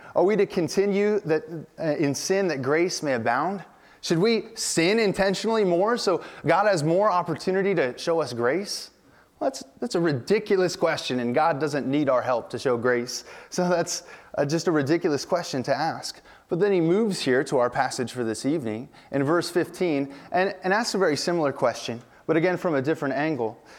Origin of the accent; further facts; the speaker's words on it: United States; And I love that idea too as an American.